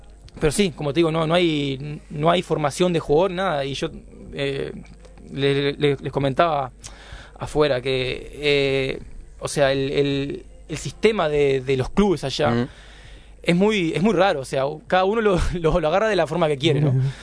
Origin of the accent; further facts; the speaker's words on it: Rosario, Colonia, Uruguay; yo soy de Colonia, Rosario.